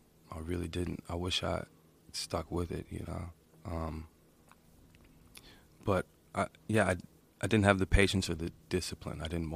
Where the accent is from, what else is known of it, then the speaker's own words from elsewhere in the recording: Austin, Texas, United States; Yeah, I grew up in Austin.